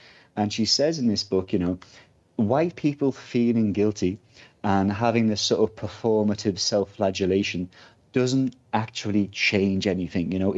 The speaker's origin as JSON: {"language": "English", "country": "Canada", "said": "firstly, I'm not American, I'm Canadian, so that's some points."}